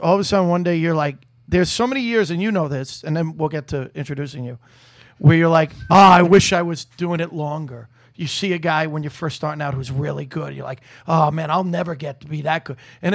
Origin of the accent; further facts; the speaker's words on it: New York, United States; I'm from New York.